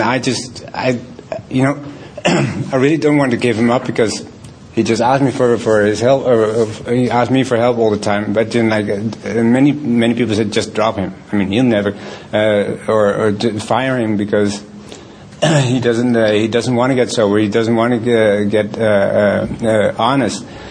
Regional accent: Copenhagen, Capital Region of Denmark, Denmark; English is a second language; I'm an alcoholic from Copenhagen.

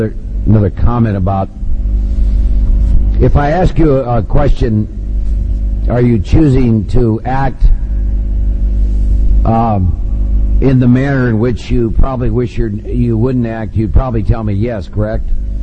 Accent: Iowa, United States; born or raised there

